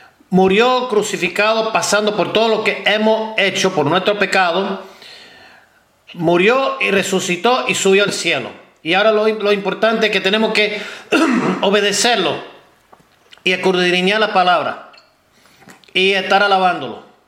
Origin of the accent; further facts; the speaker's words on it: United States; born there; Yo que nací en Estados Unidos, padre cubano y los ancestros siendo de España y mi esposo de Puerto Rico